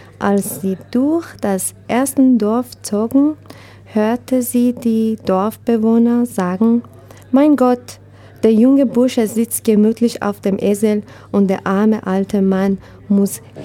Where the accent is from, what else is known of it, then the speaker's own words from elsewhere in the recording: Tehran, Tehran Province, Iran; German is a second language; moved away; ich komme aus Iran, Teheran.